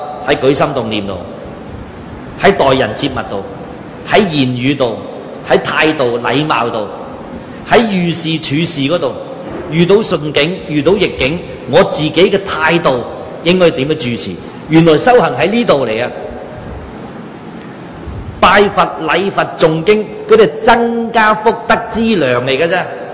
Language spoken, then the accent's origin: Cantonese; China; 我们中国人都说见贤思齐言